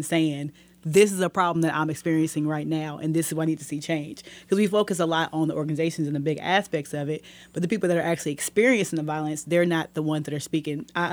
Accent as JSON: {"language": "English", "town": "Kansas City", "region": "Missouri", "country": "United States", "said": "And I'm from South KC."}